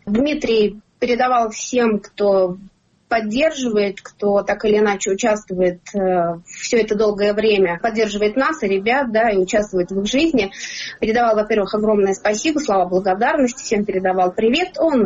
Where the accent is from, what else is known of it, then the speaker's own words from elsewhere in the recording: Kazakhstan; Я хоть и из Казахстана, но извините меня, я родилась в те годы.